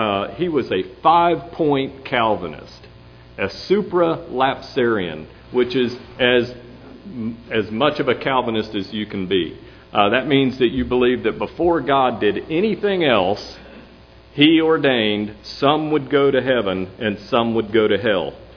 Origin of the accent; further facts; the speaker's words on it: Knoxville, Tennessee, United States; I'm from Knoxville. I live in Knoxville.